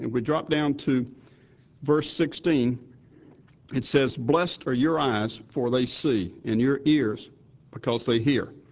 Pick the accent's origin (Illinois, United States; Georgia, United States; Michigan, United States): Georgia, United States; Atlanta; I'm from Atlanta, Georgia, where we have about 100 in our congregation there.